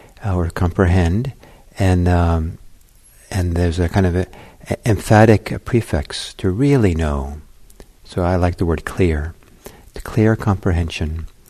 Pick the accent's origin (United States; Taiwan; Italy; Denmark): Italy; English is a second language; With an Italian gesture that I learned when growing up in Italy, the fingers coming together.